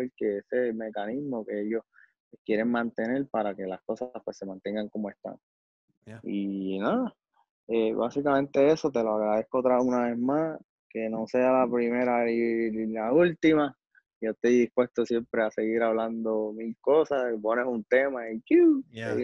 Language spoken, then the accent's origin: Spanish; Puerto Rico; por lo menos en nosotros como puertorriqueños, y como seres humanos, cuestionar eso